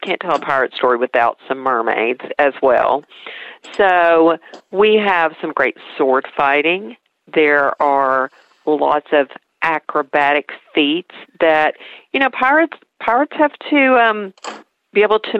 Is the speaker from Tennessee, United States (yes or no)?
yes; Tennessee, United States; accent: East Tennessee; Now, I don't know if you would think that from my East Tennessee accent